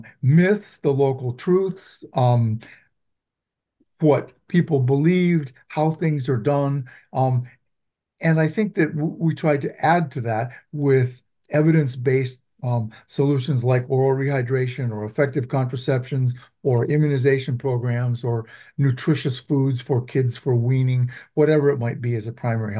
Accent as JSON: {"language": "English", "country": "Venezuela", "tie": "born or raised there", "first_language": "Spanish", "second_language": "English", "said": "I grew up in Venezuela, so I grew up speaking Spanish."}